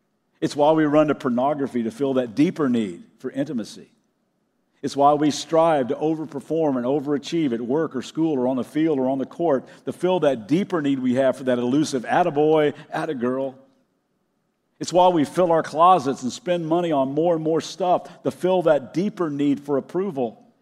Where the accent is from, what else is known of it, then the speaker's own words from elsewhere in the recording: Kentucky, United States; Like I said, I grew up in Kentucky, and I can remember an old song I learned way back in third grade music class.